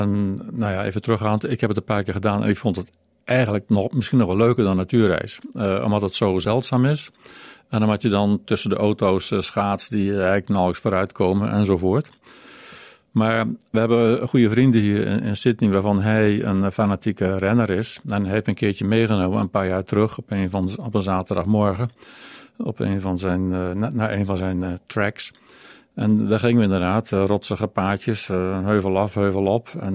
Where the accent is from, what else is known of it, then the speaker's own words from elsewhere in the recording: Oosterbeek, Gelderland, Netherlands; En ik ben geboren en getogen in Oosterbeek.